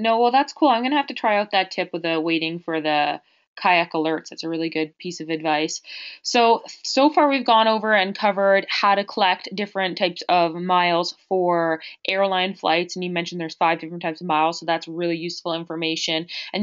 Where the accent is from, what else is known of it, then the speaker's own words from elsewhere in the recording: Canada; because I know I'm a Canadian myself, and I have an EIN number because I have a business in the States